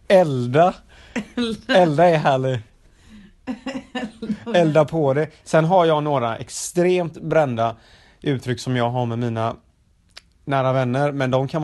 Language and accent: Swedish; Gothenburg, Västra Götaland County, Sweden; det är ju för att jag är göteborgare.